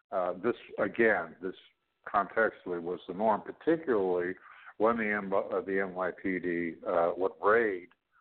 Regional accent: Toronto, Ontario, Canada; my hometown of Toronto, Canada

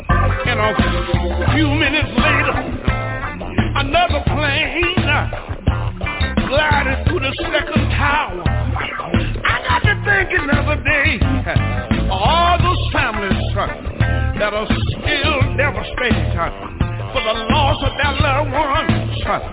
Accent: Houston, Texas, United States; When I think about my hometown in Houston, Texas

